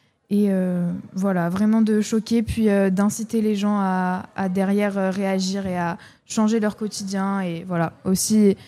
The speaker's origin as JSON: {"language": "French", "town": "La Souterraine", "region": "Nouvelle-Aquitaine", "country": "France", "said": "on vient de Creuse à La Souterraine, vous connaissez sans doute pas"}